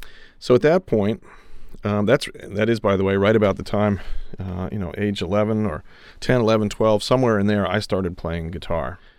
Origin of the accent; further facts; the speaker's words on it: New York, United States; also born or lived in Oregon; I was born in Oregon, but wound up growing up in New York.